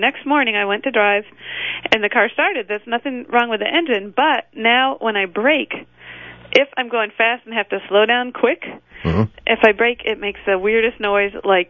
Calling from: Birmingham, Alabama, United States; I'm calling from Birmingham, Alabama.

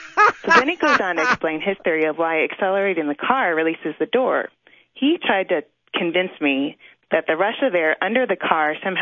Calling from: Baltimore, Maryland, United States; I'm calling from Baltimore.

